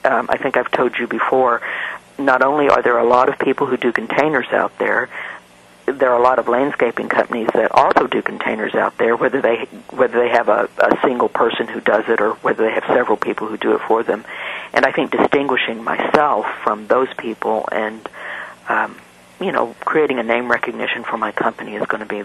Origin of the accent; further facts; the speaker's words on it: Missouri, United States; because I'm from Missouri and you have to show me